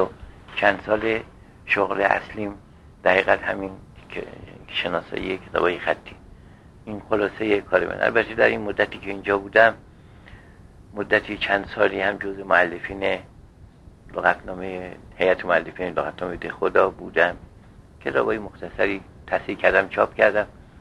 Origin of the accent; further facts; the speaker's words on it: Qom, Iran; born there; و در 1308 در قم متولد شدم. 1308 شمسی. تحصیلاتم طبعا تحصیلات قدیم قمه